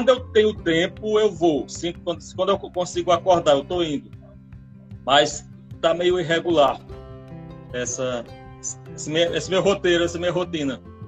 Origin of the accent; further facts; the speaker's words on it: Pernambuco, Brazil; meio amatutado como sertanejo pajauzeiro que nós somos. Nós somos e nós seremos.